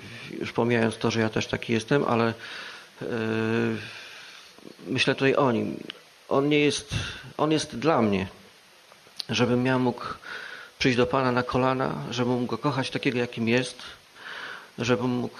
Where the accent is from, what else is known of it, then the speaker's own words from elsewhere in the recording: Prabuty, Pomeranian Voivodeship, Poland; przyjechałem tutaj z Prabud, nie sam, z rodziną moją.